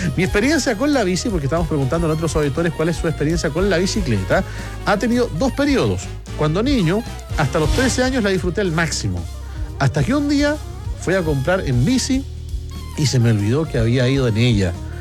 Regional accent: Calama, Antofagasta, Chile; Mira, un gusto de saludarle, soy de Calama y siempre lo escucho en mis turnos de noche en la minería.

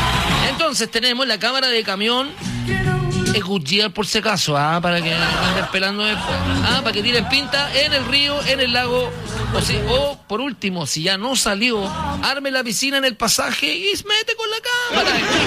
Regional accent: Viña del Mar, Valparaíso, Chile

